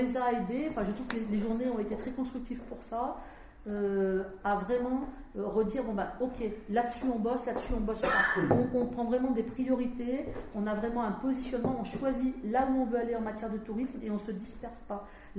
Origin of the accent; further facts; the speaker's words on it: Auvergne-Rhône-Alpes, France; je viens des Alpes. Alors avant j'étais à Grenoble du temps des premiers pôles en 2001, mais maintenant je suis dans la vallée de Courchevel.